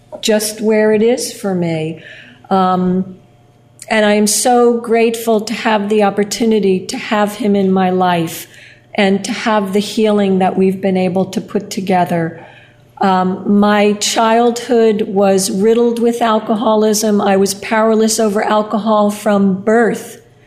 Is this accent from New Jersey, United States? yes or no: yes; Bayonne, New Jersey, United States; I grew up in Bayonne, New Jersey. We moved out to the suburbs. You know, we moved to the suburbs.